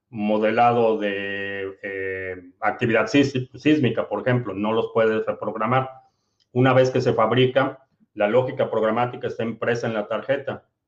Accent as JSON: {"language": "Spanish", "region": "Mexico City", "country": "Mexico", "lives_now": "United States", "said": "¿De dónde soy? Soy de la Ciudad de México y vivo en Estados Unidos."}